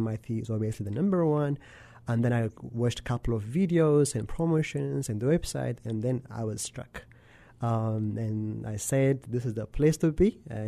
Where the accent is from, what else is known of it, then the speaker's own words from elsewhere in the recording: Ethiopia; Growing up in Ethiopia